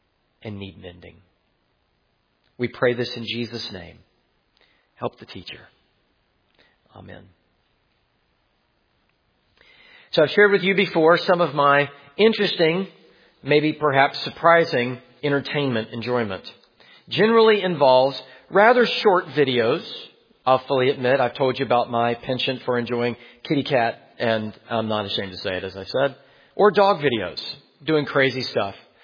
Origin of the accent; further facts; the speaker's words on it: the South, United States; Again, I grew up in the South. It was very clear.